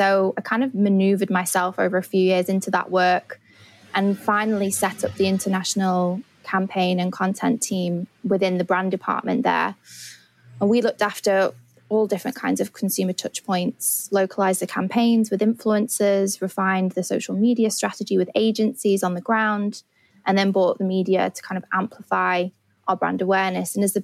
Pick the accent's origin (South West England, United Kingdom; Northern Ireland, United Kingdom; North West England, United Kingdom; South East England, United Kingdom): North West England, United Kingdom; Manchester; But I also would say I grew up in Manchester. That's where I went to uni and it's where I spent my 20s